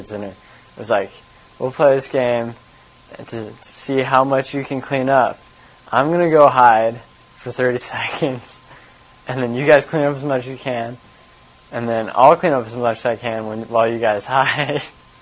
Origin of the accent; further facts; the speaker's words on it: Nebraska, United States; This is like some stories from when I was growing up in Nebraska. There's 8 kids in my family, and I was the youngest.